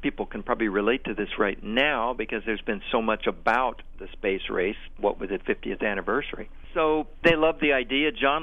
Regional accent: Pomona, California, United States; And I grew up in Pomona.

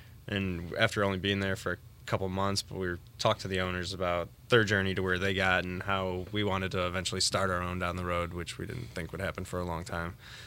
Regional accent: Indiana, United States; me and then all the other owners of Burnham Brewing, we are from New Prairie, so we went to high school. Well, all of us went to high school together at New Prairie High School, just outside of La Porte there.

